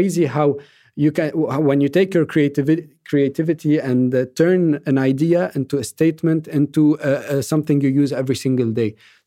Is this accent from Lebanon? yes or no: yes; Lebanon; أنا كلبناني أنا كعربي